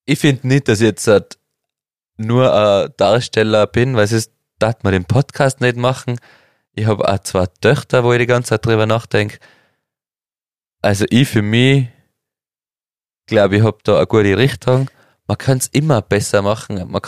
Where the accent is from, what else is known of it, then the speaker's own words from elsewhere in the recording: Hopfgarten, Tyrol, Austria; habe ich zweimal in meiner Heimat geschlafen, bei meinen Eltern, Hotel Mama.